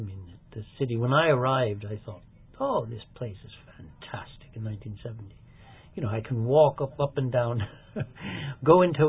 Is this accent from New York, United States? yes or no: yes; Manhattan, New York, United States; Okay, I was from New York, but you see, they said, oh, you're American. I said, I don't know, I'm not. Well, I am an American passport, but really, I mean, I only know the Manhattan.